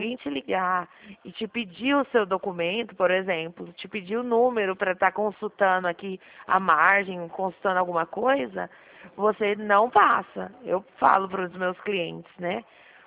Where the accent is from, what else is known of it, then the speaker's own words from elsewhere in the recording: Dracena, São Paulo, Brazil; eu sou de Dracena, no estado de São Paulo, tá? Eu não sou aí no Paraná.